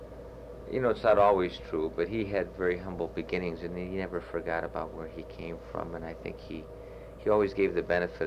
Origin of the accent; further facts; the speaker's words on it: Detroit, Michigan, United States; moved away as an adult; now in Baltimore, United States; I'm not a native Baltimorean. I came here from Detroit to work for the Sun in early 1963, although I do have many ties to Baltimore.